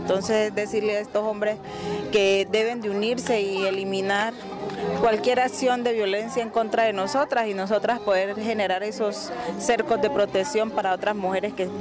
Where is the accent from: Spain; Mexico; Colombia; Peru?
Colombia; Guachené, Cauca; vengo del municipio de Guachené